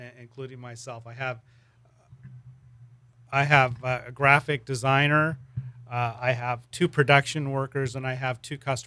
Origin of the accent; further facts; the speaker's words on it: Sacramento, California, United States; also born or lived in San Ramon; Well, I was raised in Sacramento from I was 4 years old, and then I relocated back about 1989 to the Bay Area and lived in the Contra Costa County in San Ramon for about 8 years